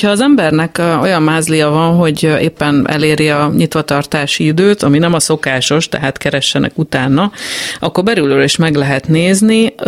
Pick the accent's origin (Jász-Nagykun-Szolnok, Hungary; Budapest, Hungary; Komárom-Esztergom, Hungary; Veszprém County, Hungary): Komárom-Esztergom, Hungary; Tatabánya; Én tatabányai gyerek vagyok, és egy kicsit ilyen gyerekkori élmények jöttek elő